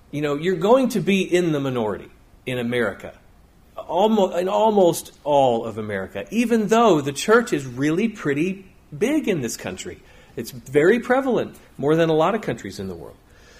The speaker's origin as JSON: {"language": "English", "region": "New England", "country": "United States", "tie": "born or raised there", "also_born_or_lived": "South Carolina", "said": "See, I grew up in New England, most of you know, and we were generally the only family leaving our house for church on Sunday morning."}